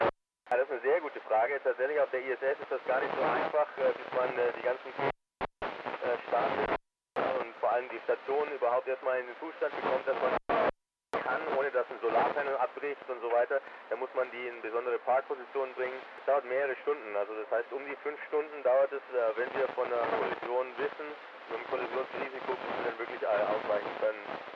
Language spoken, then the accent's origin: German; Künzelsau, Baden-Württemberg, Germany; also auch Künzelsau, wo ich herkomme